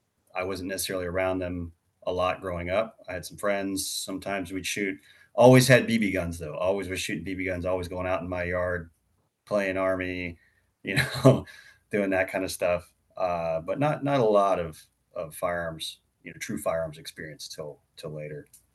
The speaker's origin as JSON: {"language": "English", "region": "Virginia", "country": "United States", "tie": "born or raised there", "said": "So I grew up in Northern Virginia but kind of out in Western Northern Virginia, like I like to call it, where it was, you know, small towns, one stoplight, that kind of thing."}